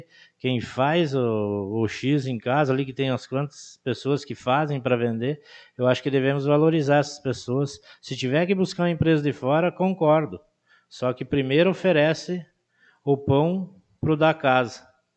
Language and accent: Portuguese; Barra do Barbosa, Brazil; Um grande amigo que perdi da mesma terra de onde eu vim, na Barra do Barbosa